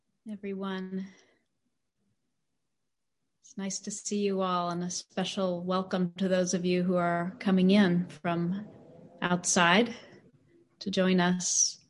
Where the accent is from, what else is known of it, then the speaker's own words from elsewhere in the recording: Texas, United States; I grew up on the Texas Gulf Coast, where it's hot and muggy most of the year.